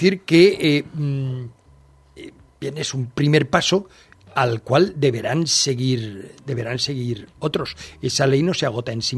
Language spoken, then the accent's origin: Spanish; Valencian Community, Spain; la base de la pregunta o de la duda está en si nos creemos que somos valencianos.